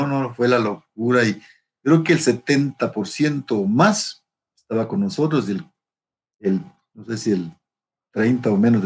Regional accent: Mexico; porque pues, somos mexicanos, no somos americanos.

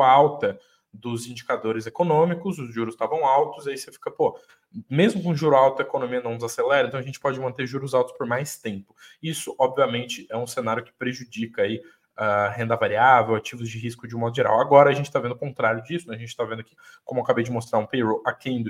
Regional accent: Santa Catarina, Brazil; born there; Eu que não sou natural de lá, mas sempre morei perto de lá, né? Boa parte da minha infância foi, nasci em Santa Catarina, né?

